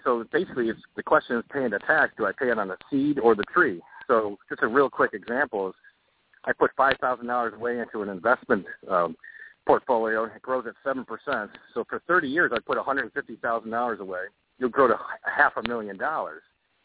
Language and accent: English; Buffalo, New York, United States; Oh, I'm from Buffalo.